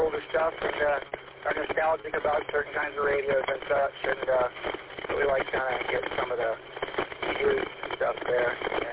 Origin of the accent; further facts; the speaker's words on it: Goshen, Indiana, United States; Well, I'm actually from Goshen myself.